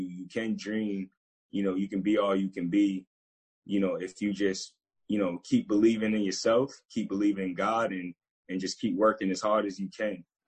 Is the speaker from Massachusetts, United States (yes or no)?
yes; Boston, Massachusetts, United States; Well, pretty much I'm from Boston, Mass.